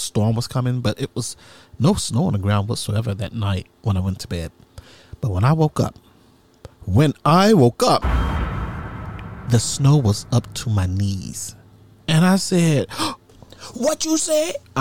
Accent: Mississippi, United States; Now, remember, I'm from Mississippi. I don't really see snow much. I don't live in the northern part of Mississippi. So I really don't see a lot of snow where I'm from.

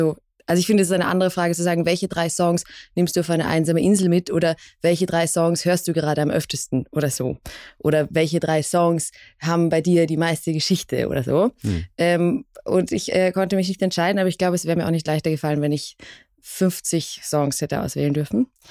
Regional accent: Vienna, Austria; ich komme aus Wien. Ich bin Musikerin

